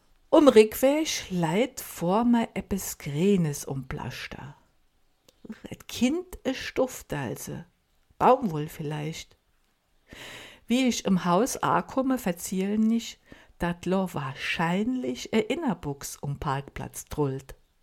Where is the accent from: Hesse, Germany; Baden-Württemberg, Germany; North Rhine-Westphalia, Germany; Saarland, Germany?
Saarland, Germany; Als Saarländer waren wir schwupps über die Grenze.